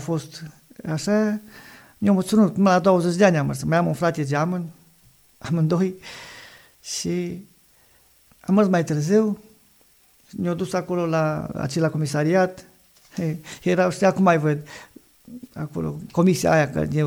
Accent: Chendrea, Sălaj County, Romania; Din satul Chendrea. Sunt dintr-o familie de... maica mea de până 80 și ceva, în oastea Domnului, 81-82.

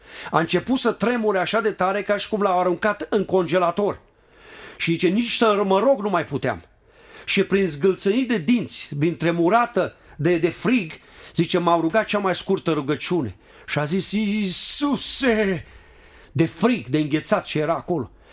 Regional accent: Ploiești, Prahova, Romania; că noi suntem din Ploiești

